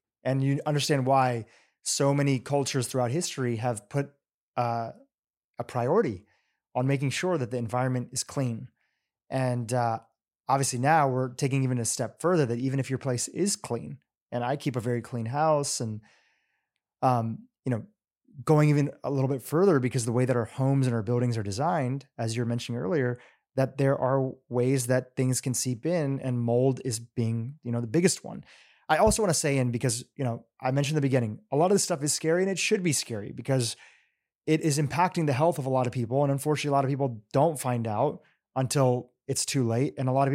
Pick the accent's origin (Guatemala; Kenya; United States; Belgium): Kenya; born there; I was born in Kenya, but my family mostly grew up in the States.